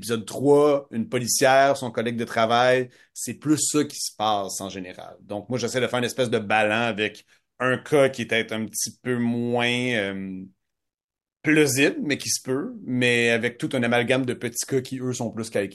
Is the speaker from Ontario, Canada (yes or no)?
no; Sorel, Quebec, Canada; je viens de Sorel, puis je joue au football